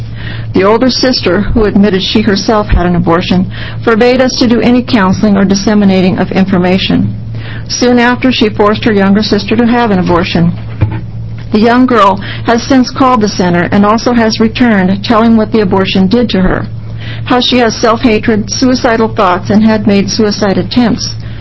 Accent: Cottage Grove, Oregon, United States; I'm from Cottage Grove

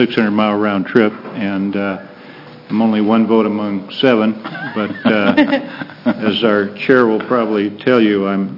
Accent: Pendleton, Oregon, United States; from Pendleton. I'm the Commissioner for Eastern Oregon for the Fish and Wildlife.

